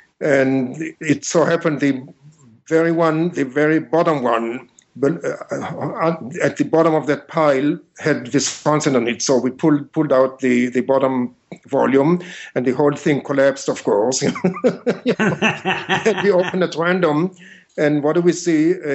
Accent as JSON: {"language": "English", "country": "Israel", "tie": "born or raised there", "said": "I was born and raised in Israel"}